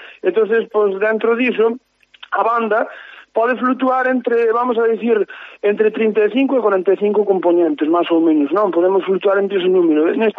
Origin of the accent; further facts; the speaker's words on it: Lourenzá, Galicia, Spain; no meu pobo, en Lourenzá, nunha parroquia pequena que se chama Santo Tomé de Lourenzá, no precioso val de Lourenzá.